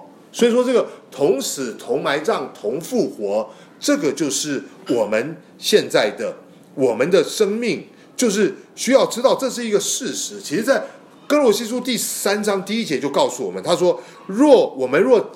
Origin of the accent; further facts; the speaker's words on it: China; 特别是我们中国人哦，我们中国人跟别人问你一个东西